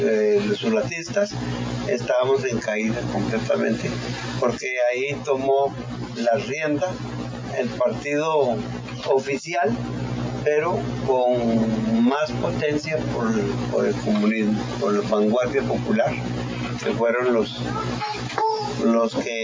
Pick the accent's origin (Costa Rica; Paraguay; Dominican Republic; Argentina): Costa Rica; todos somos costarricenses y debemos de vivir una democracia unida